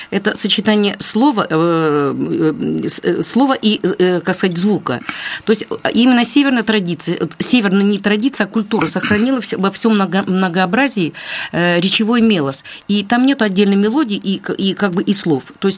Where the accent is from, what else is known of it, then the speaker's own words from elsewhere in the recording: Russian North, Russia; поскольку я северянка и долгое время работала на кафедре